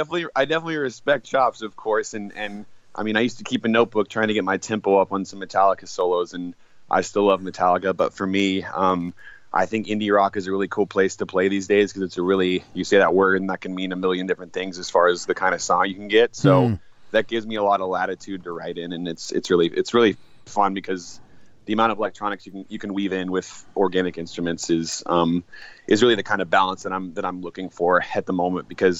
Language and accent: English; Dallas, Texas, United States; and I'm from Texas, from Dallas, Texas